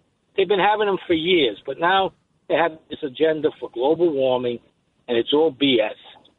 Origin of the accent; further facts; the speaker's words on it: Brooklyn, New York, United States; The reason why they had such a problem in Queens, in Flushing, and I'm originally from Brooklyn.